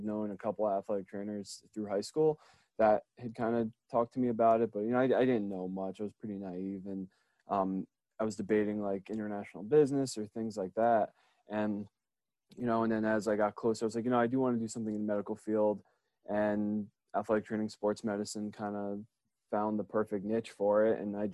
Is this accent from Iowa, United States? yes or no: no; New Jersey, United States; So I'm from New Jersey originally. People in my office kind of give me a hard time for maybe not admitting that all the time, but I think I like to be Jersey proud. You know, I'm a Jersey boy at heart. So grew up in Jersey